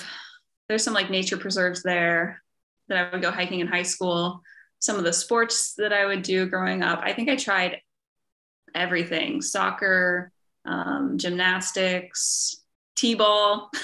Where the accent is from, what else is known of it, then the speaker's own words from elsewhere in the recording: Dayton, Ohio, United States; I grew up in Dayton, Ohio. Not very exciting at all. No mountains. Not really any hills either.